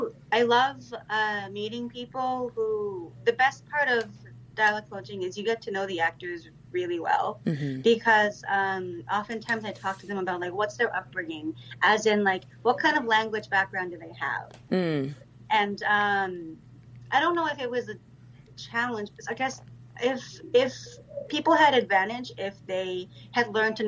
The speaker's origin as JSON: {"language": "English", "town": "Washington", "region": "District of Columbia", "country": "United States", "tie": "born or raised there", "also_born_or_lived": "Brussels, Belgium / Japan", "said": "Like I grew up in Washington, D.C. and Brussels when I was a child, and Japan as well."}